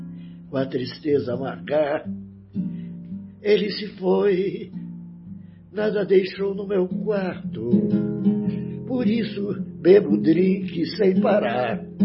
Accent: Curitiba, Paraná, Brazil; eu sou aqui de Curitiba

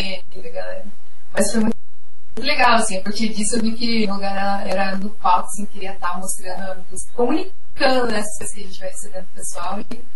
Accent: Paraná, Brazil; Isso, lá era o cara, cresci lá.

